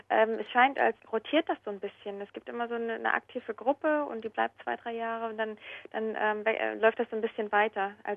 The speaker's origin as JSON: {"language": "German", "town": "Jena", "region": "Thuringia", "country": "Germany", "said": "Ja, also ich bin aus Jena. Das ist in Thüringen."}